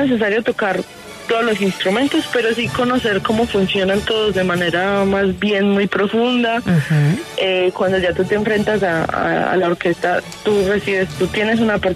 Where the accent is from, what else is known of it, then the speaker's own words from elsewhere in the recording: La Unión, Antioquia, Colombia; Yo soy de La Unión, del oriente de Antioquia, uh-huh.